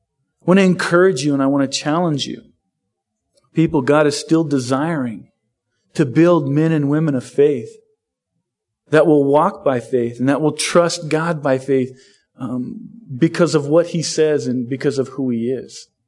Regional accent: San Diego, California, United States; also born or lived in Seattle, United States / Southern Utah, United States; I've been here a month. I'm originally from San Diego. I got saved down in Horizon. In about 1989, we left Southern California and went to Seattle.

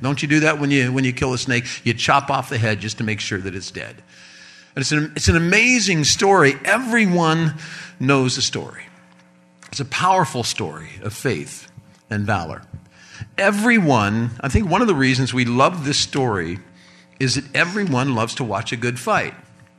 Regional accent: Cincinnati, Ohio, United States; I'm from Cincinnati.

